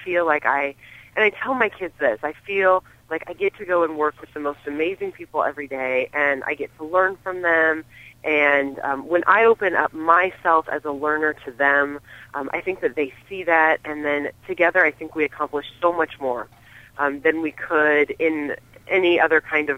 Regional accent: Iowa, United States; Not for me. I was born in Iowa. I graduated from Winterset High School. Both of my post-secondary degrees are from Iowa State University.

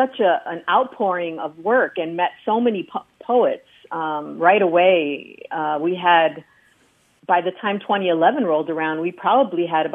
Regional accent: Galveston, Texas, United States; born there; I was born in Galveston, but all my family is from Brownsville.

